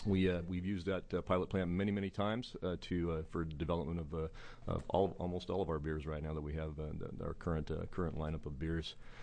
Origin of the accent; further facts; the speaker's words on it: Canby, Oregon, United States; I grew up in Canby, so just south of me I grew up, and it's like I kind of took hop fields for granted